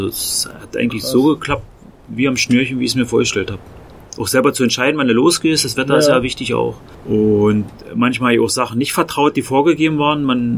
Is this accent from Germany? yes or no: yes; Spremberg, Brandenburg, Germany; born there; Deswegen komme ich dann auch durch Potsdam und gehe durch meine Geburtsstadt Spremberg in der Lausitz.